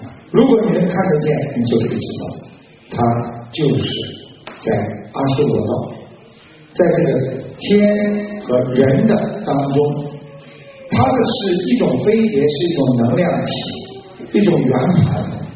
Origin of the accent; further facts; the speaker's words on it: China; 我们中国人因为皇帝啊有很多的太太和夫人啊